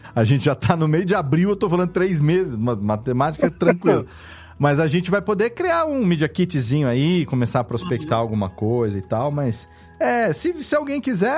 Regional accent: Serra Negra, São Paulo, Brazil; Você já esteve aqui em Serra Negra, na minha terra natal, me fazendo uma visita, passando alguns dias.

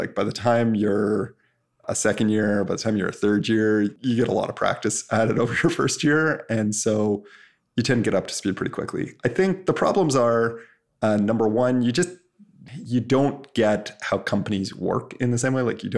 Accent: Canada; and I'm Canadian, so kind of made sense.

